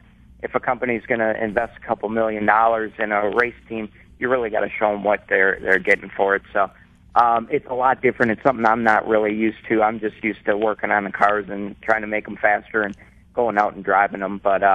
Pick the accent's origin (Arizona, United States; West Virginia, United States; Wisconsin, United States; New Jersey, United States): Wisconsin, United States; It's kind of funny. I grew up in Wisconsin, and we didn't know what NASCAR was.